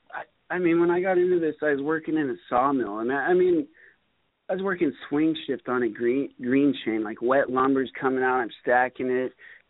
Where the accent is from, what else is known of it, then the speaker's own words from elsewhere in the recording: Northwest, United States; I was born and raised in the Northwest, but I got to travel a lot through fighting.